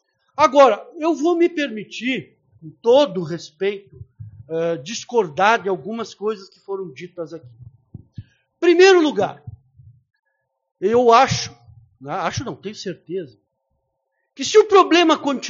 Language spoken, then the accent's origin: Portuguese; Uruguaiana, Rio Grande do Sul, Brazil; 7 anos que eu retornei para a minha terra, aqui em Uruguaiana, que eu sou promotor criminal aqui de Uruguaiana, há 7 anos